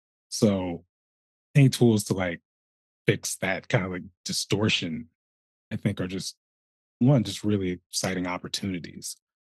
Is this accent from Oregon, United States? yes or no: yes; Lake Oswego, Oregon, United States; my hometown of Lake Oswego